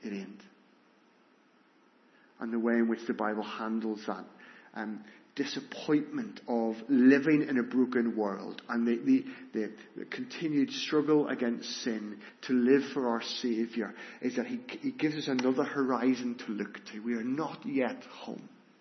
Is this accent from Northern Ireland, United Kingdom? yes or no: yes; Northern Ireland, United Kingdom; moved away; also born or lived in England; As a schoolboy, we came over from Northern Ireland to England. We were in Heswell, which is not too far from Southport.